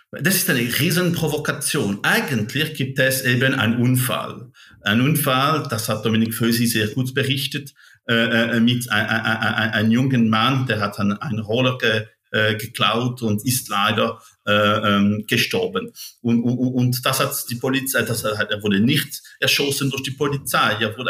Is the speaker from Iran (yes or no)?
no; Switzerland; German is a second language; ich komme aus dem Genfer Seegebiet, nicht von Lausanne selbst